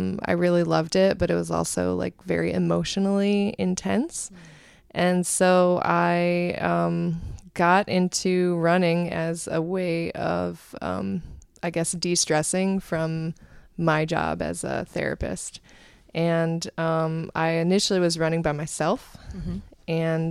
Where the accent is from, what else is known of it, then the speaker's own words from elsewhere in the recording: Cleveland, Ohio, United States; moved away as an adult; now in New York City, United States; I am the oldest child of eight. I grew up in the Cleveland area in Ohio and actually moved to New York City around 2003 when I came here for grad school.